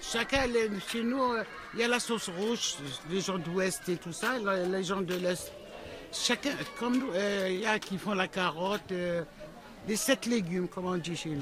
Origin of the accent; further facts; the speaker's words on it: Algeria; On est algérienne.